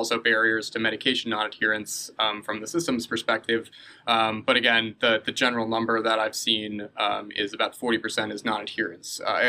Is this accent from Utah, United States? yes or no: no; Atlanta, Georgia, United States; accent: mid-Atlantic; Yeah, so I'm from Atlanta, Georgia.